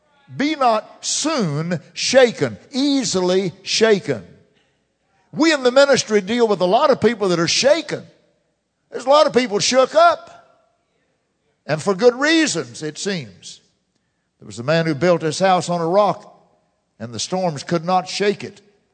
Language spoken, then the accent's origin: English; Fort Worth, Texas, United States; See, living in Fort Worth, I was born in Harris Hospital. I've lived in Fort Worth, my family, all my life.